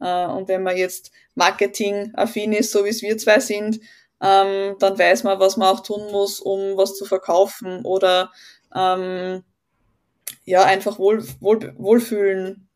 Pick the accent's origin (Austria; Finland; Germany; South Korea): Austria; Linz, Upper Austria; ich komme aus Linz in Oberösterreich